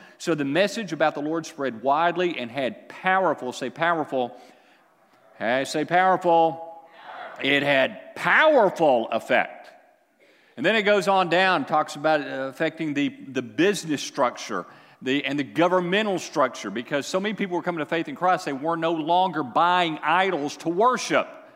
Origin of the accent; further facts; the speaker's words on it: Texas, United States; I mean, we're Texans first, right? I mean, that's just the way we are. I'm glad to be a Texan. We live in a great state.